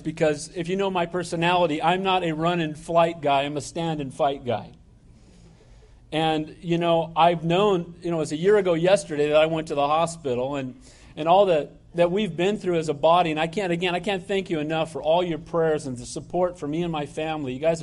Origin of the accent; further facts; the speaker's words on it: Santa Cruz, California, United States; I grew up in Santa Cruz. I thought, wow, God's bringing me back and I'm going to spend the rest of my life here.